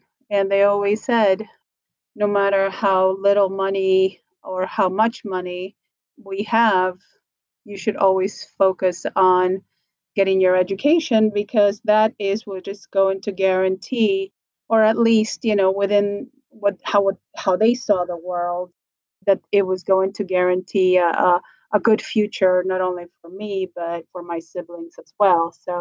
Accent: Buenos Aires, Argentina; So I was born in Argentina, from Buenos Aires originally.

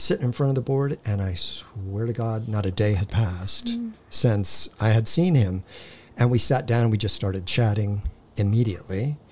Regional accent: Hawthorne, California, United States; born there; I was born in Hawthorne. I'd still call that L.A.

